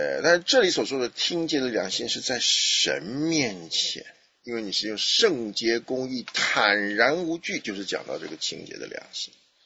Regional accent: Taiwan; 你看，这就是我们台湾人的这个侍奉

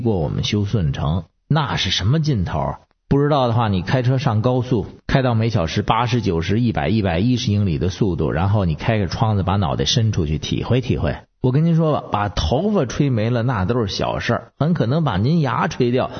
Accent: Beijing, China; 我是北京的

